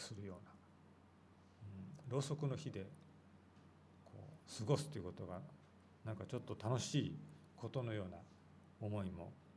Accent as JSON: {"language": "Japanese", "region": "Kagoshima", "country": "Japan", "tie": "born or raised there", "said": "私は子どもの頃、私は鹿児島の出身ですので、台風がよく来る場所でしたけれども"}